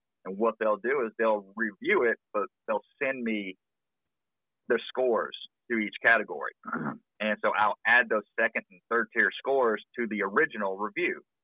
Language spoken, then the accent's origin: English; Birmingham, Alabama, United States; Our home base is, Alabama. I'm from Birmingham, Alabama.